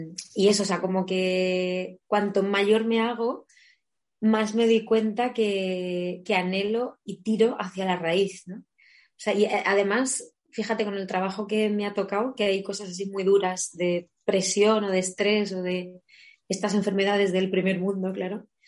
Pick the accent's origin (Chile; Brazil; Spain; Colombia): Spain; Letur, Castilla-La Mancha; also born or lived in Albacete; Me considero una mujer de pueblo. Yo soy nacida en Albacete, pero es cierto que todos mis recuerdos y bueno, mi crianza ha sido en Letur, en el pueblo de mi madre, en la Sierra del Segura de Albacete.